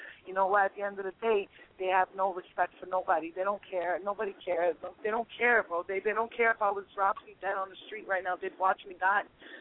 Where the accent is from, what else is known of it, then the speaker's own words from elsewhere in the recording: New York, United States; New York. I'm from New York.